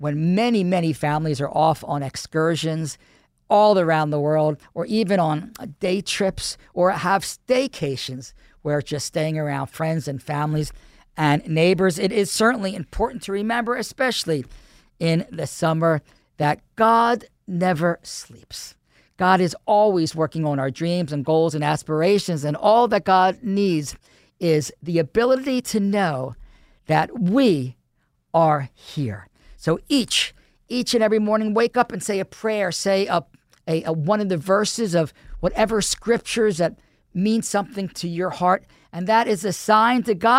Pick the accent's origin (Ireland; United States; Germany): United States; Philadelphia, Pennsylvania; that happened on that day in Philadelphia, my hometown